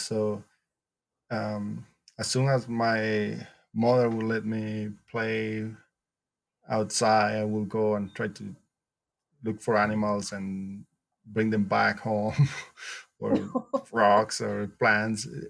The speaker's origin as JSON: {"language": "English", "country": "Nicaragua", "second_language": "English", "lives_now": "United States", "said": "my dissertation is about bats in my home country, Nicaragua."}